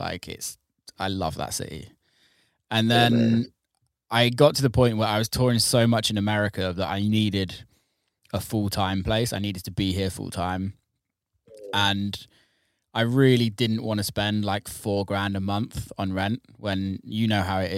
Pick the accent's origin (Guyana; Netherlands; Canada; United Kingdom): United Kingdom; England; now in Detroit, United States; obviously I'm English